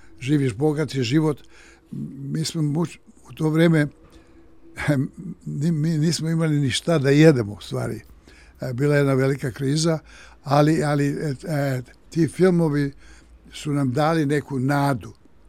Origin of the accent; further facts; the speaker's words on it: Belgrade, Serbia; ja sam odrastao u Beogradu i odrastao sam da gledam većinom ratne filmove.